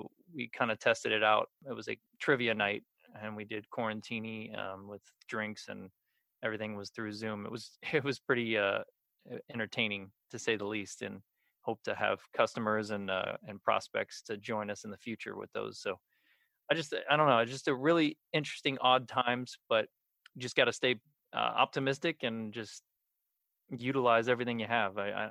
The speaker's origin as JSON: {"language": "English", "town": "Orlando", "region": "Florida", "country": "United States", "tie": "born there", "said": "Definitely a sun baby. I was born in Orlando."}